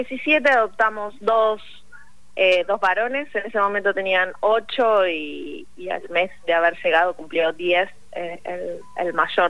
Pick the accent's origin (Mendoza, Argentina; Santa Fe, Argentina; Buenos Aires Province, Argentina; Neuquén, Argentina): Buenos Aires Province, Argentina; San Andrés de Giles; ella estaba en el hogar acá de mi pueblo, que es San Andrés de Giles